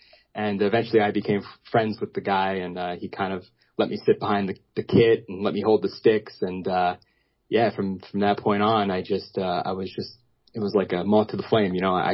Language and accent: English; Brooklyn, New York, United States; where I grew up in Marine Park, Brooklyn.